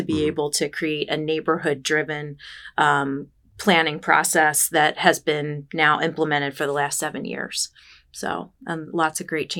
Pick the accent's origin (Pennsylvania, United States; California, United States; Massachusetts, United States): Pennsylvania, United States; Strasburg; Yeah, born and raised in Strasburg. Went to Lampeter Strasburg High School.